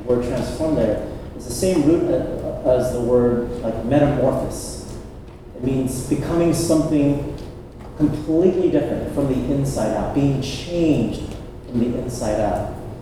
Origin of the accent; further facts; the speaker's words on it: United States; born there; My parents are from Vietnam, I'm Vietnamese. But I was born here in the States. So I'm Vietnamese American.